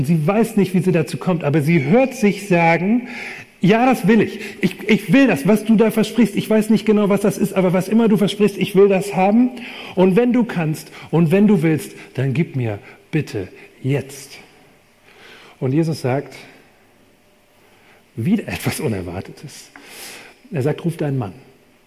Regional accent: Rhineland, Germany; dass ich ursprünglich aus dem Rheinland komme, also ich bin ganz in der Nähe vom Rhein aufgewachsen.

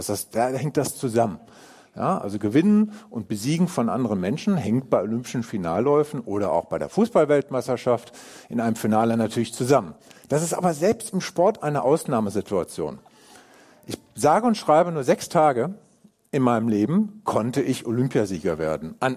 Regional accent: Frankfurt, Hesse, Germany; ich ja hier in Frankfurt, ich bin ja Frankfurter, beziehungsweise nicht Frankfurter, sondern Sachsenhäuser, kleiner, feiner Unterschied.

